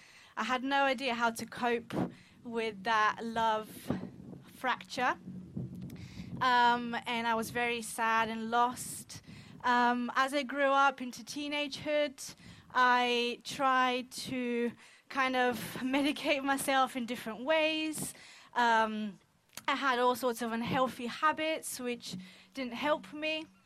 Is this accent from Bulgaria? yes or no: yes; Bulgaria; I grew up in Bulgaria.